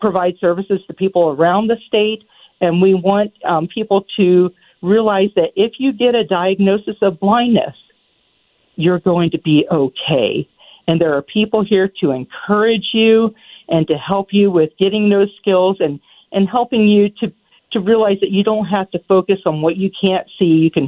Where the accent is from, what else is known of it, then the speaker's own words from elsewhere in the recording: Florida, United States; I grew up in Florida